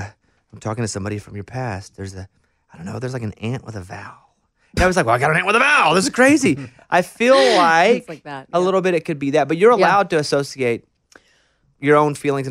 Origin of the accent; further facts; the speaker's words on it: Arkansas, United States; I'm from Arkansas. We're extremely landlocked.